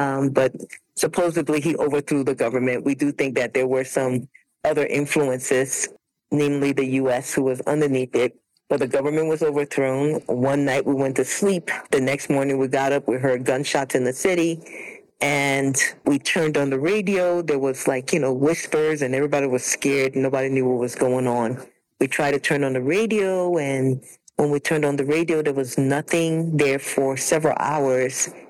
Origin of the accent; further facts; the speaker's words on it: Liberia; I grew up in Liberia, West Africa. And, you know, upper middle class life. Both my parents were educated in the U.S. and went back to live in Liberia.